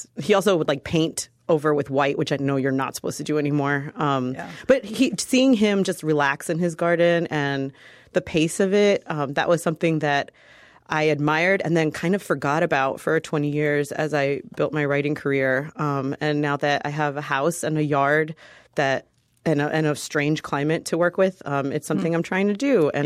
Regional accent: Florida, United States; I never encountered the zone concept growing up in South Florida

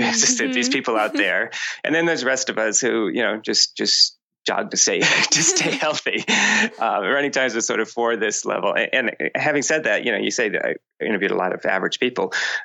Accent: Maine, United States; I grew up in Maine.

